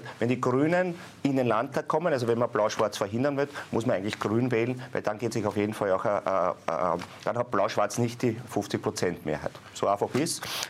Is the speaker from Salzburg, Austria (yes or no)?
no; Floridsdorf, Vienna, Austria; und ich komme aus Floridsdorf, ist das sehr mühsam